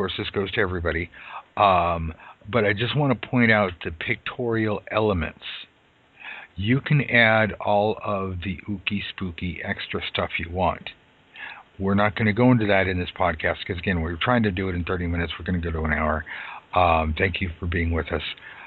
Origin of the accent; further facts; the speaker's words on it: United States; Okay, that's okay. I'm from America. I vote red, white, and blue.